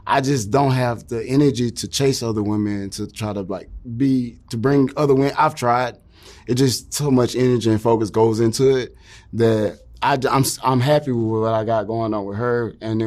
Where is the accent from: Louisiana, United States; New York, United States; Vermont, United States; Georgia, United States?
Louisiana, United States; Lake Charles; now in Los Angeles, United States; It's called Lake Charles, Southwest Louisiana.